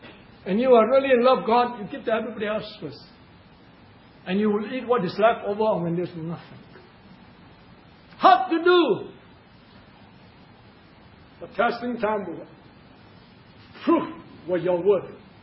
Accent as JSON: {"language": "English", "country": "Singapore", "tie": "born there", "said": "I was thinking many times, says, how am I born a Chinese in Singapore?"}